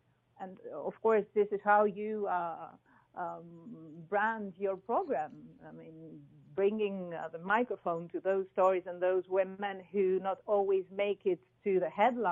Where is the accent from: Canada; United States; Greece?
Greece; Athens, Attica; I was born and raised in Athens.